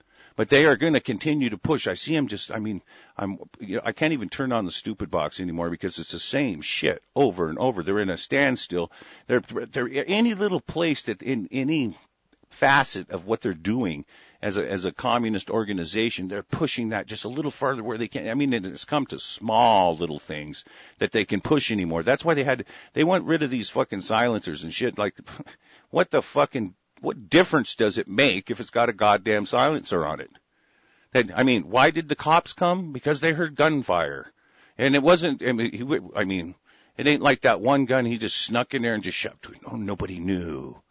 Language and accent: English; United States; I am an American national, period. I am nothing. I am a natural born American national.